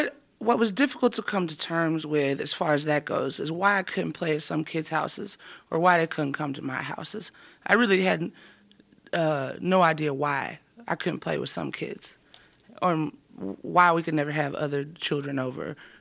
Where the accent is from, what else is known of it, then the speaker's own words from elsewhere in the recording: the South, United States; grew up in an interracial family. Mom's white, dad's black. And growing up in the South in the late 80s